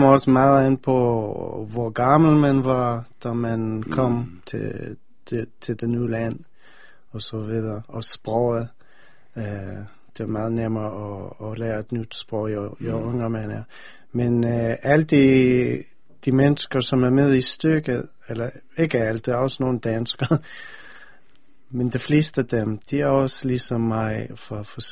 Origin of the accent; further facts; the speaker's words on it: United States; now in Denmark; Jeg bor i Danmark. Ja, altså, jeg er vokset op mest i USA, så ja. Det er nogle ting, som får mig til at føle meget amerikansk, og, som for eksempel fjernsyn, som jeg er vokset op med, og film.